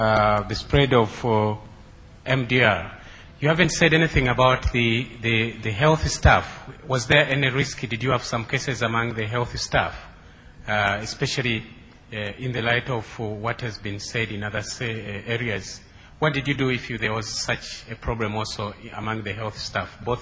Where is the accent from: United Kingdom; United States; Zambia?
Zambia; from Zambia.